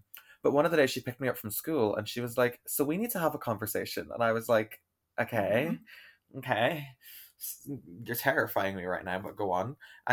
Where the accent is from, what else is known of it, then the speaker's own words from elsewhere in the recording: Ireland; accent: Irish; if you've heard me when I'm living in Ireland or after I've been on the phone to my grandmother, my accent is very Irish.